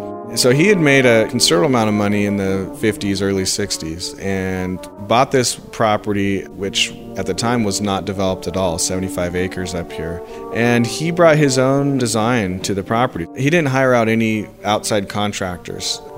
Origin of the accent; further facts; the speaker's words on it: St. Helena, California, United States; I was born and raised here in St. Helena, technically a second generation winemaker.